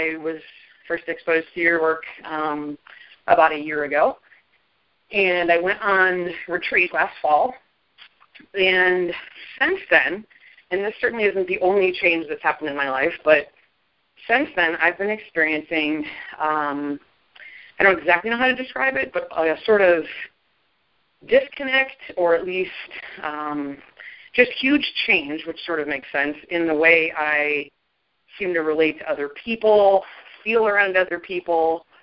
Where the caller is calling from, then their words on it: Denver, Colorado, United States; I'm calling from Denver.